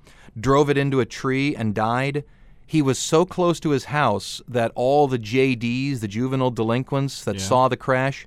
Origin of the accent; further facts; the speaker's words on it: Cleveland, Ohio, United States; And again, my bands played this because I grew up in Cleveland.